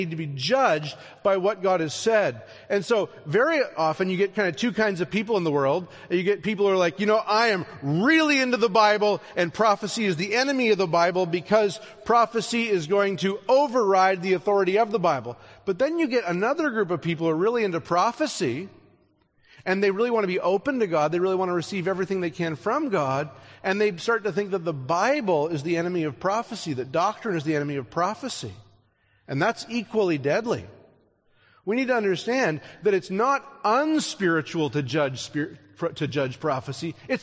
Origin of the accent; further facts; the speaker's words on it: Canada; I grew up learning French in the Canadian school system.